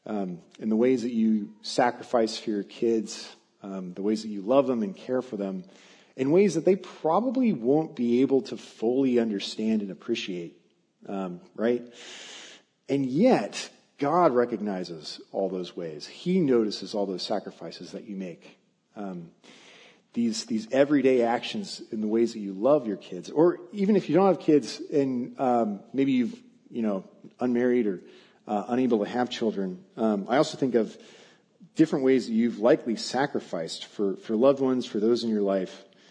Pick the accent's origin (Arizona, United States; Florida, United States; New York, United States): Arizona, United States; I'm being from Arizona, I was unaware that this was a thing